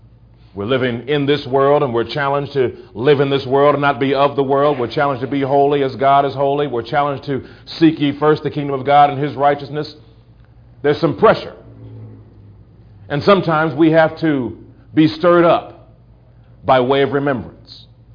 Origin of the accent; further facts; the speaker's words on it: Iowa, United States; now in Kentucky, United States; I'm originally from Iowa. We moved to Kentucky.